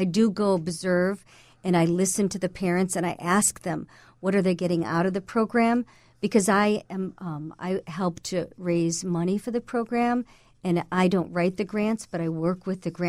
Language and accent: English; Winnetka, Illinois, United States; And I grew up in Winnetka, so I can speak to that experience a little bit